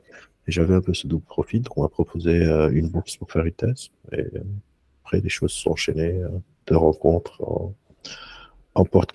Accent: Lebanon; J'ai grandi au Liban.

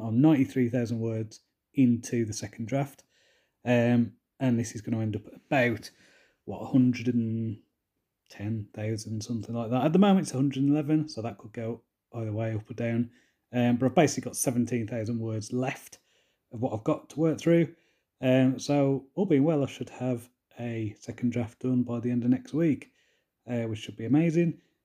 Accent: Wolverhampton, West Midlands, United Kingdom; And so it was really popular in my hometown of Wolverhampton.

